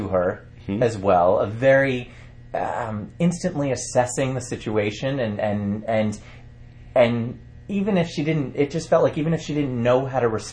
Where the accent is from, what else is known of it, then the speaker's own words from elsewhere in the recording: New York, United States; as a New Yorker, I thought, gosh, just the way that people are responding, that would never happen in New York